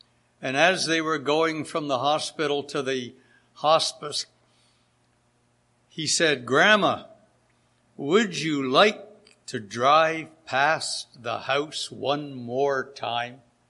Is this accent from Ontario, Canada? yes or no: yes; Hamilton, Ontario, Canada; we used to have a Bible conference in the assembly where I grew up in Hamilton, Ontario.